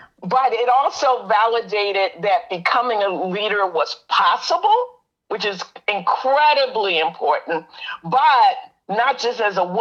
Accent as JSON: {"language": "English", "region": "New Jersey", "country": "United States", "said": "So I'm originally from Jersey, and I think I shared that."}